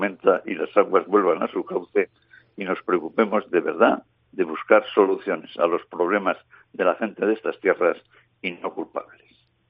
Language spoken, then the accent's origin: Spanish; Valladolid, Castile and León, Spain; Como vallisoletano, he de confesar que no conozco a ninguno de mis paisanos que culpe de sus males a León o a los leoneses.